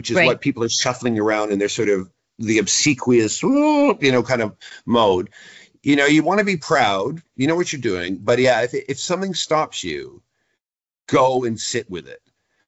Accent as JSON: {"language": "English", "country": "Canada", "said": "It's especially true because we're Canadian that there is an effort to be extra polite."}